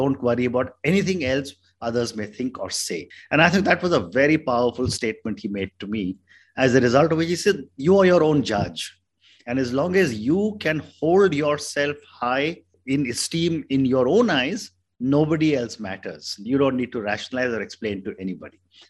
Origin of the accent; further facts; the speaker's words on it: India; Having said that, I'm come from India.